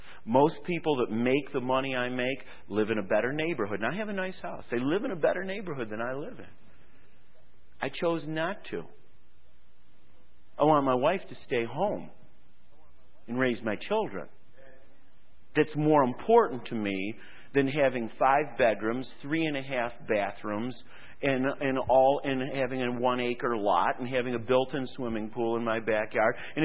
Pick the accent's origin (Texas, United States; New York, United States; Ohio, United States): New York, United States; Rochester; I lived in the city. I grew up in the city. I know things have changed. I grew up on Bartlett Street between Genesee and Jefferson Avenue. I understand a little bit about the city. It's where I was born.